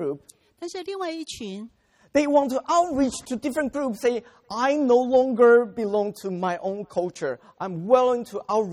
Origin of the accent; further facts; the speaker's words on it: Taiwan; now in United States; I'm from Taiwan.